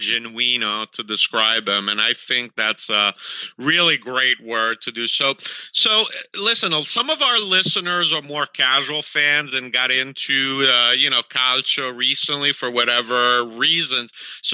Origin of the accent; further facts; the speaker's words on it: Padua, Veneto, Italy; You know, I grew up in Padova